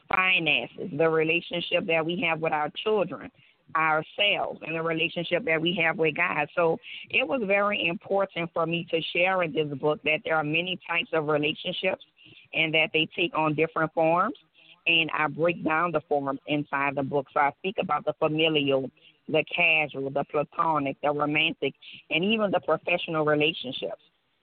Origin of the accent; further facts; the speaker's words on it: New Orleans, Louisiana, United States; I'm from New Orleans, Louisiana, born and raised.